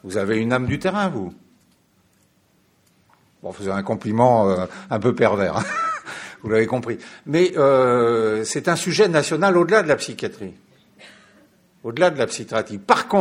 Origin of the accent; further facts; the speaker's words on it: Saint-Brieuc, Brittany, France; Les territoires chez moi en Bretagne du côté de Saint-Brieuc n'ont rien à voir avec les territoires des Hauts-de-Seine où j'ai pratiqué dans ma jeunesse.